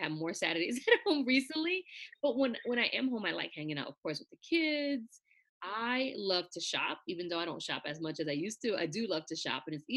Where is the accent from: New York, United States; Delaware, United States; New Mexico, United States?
New York, United States; New York City; also born or lived in Southern US; So I was born and raised in the Bronx, right? 3 train stops away from the Yankee Stadium. So I tell people I am a Southern Yankee because I grew up half up north and half in the South.